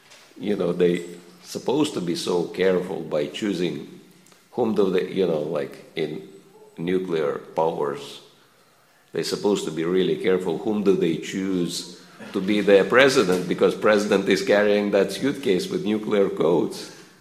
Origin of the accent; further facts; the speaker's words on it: Russia; English is a second language; I'm coming from Russia, and in Russia we say it's like a monkey with a bomb in hand.